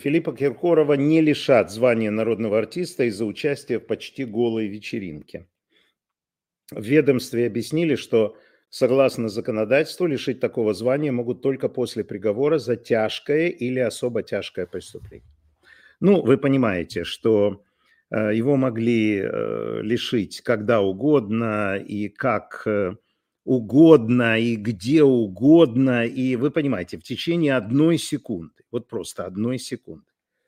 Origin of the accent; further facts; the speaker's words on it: Ukraine; зная, что я из Украины